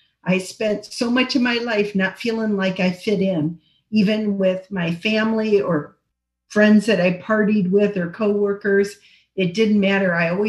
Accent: Ohio, United States; I'm one of five kids. I grew up back in Ohio, and a lot of alcoholism in my family tree

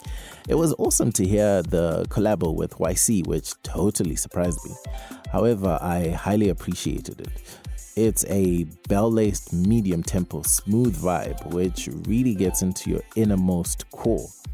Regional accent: Zimbabwe; this one goes to my home country, Zimbabwe.

